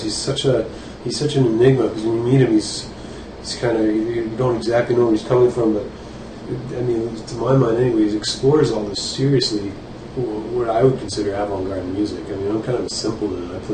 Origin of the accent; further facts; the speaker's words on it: Ottawa, Ontario, Canada